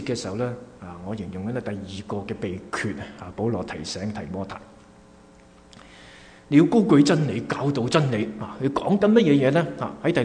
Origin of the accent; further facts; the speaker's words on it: Hong Kong; now in Canada; 我记得年轻的时候，很小的时候在香港住土瓜湾，住那些唐楼